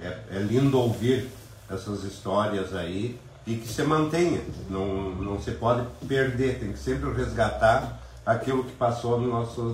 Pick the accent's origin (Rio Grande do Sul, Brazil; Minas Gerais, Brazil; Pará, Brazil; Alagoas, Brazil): Rio Grande do Sul, Brazil; Jaguari; born there; also born or lived in Santiago; Embora eu nasci na colônia, em Jaguari, que é próximo a Santiago, depois tornou-se minha terra, Santiago também, onde morei anos lá, né?